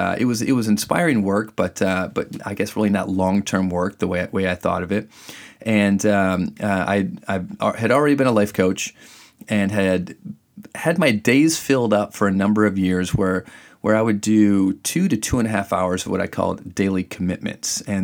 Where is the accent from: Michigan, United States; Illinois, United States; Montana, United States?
Michigan, United States; And growing up in Michigan, you're either a Wolverine or you're a Spartan.